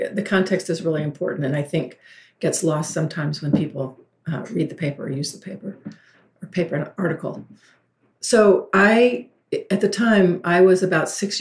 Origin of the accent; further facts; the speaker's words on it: the South, United States; mostly at that time in the Northwest, although I'm from the South.